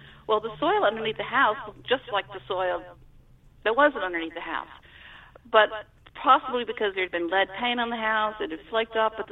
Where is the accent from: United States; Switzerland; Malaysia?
United States; Alabama; I am from South Alabama. I grew up about 3 hours, 3.5 hours directly, almost directly east of New Orleans.